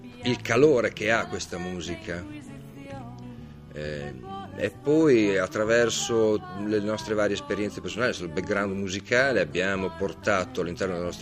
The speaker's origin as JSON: {"language": "Italian", "region": "Emilia-Romagna", "country": "Italy", "said": "siamo romagnoli che fanno parte del mondo, perciò facciamo musica del mondo."}